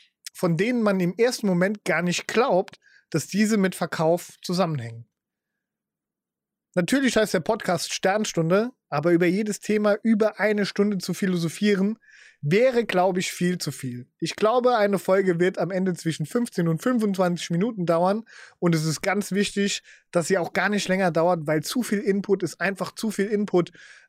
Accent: Saarland, Germany; born there; Ich bin gebürtig aus dem Saarland. Es kann durchaus sein, dass ich das ein oder andere Mal in einen Dialekt verfalle

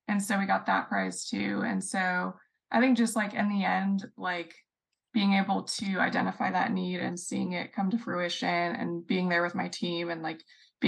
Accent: Utah, United States; I'm originally from Utah, and I got my bachelor's degree at Utah State University in biochemistry.

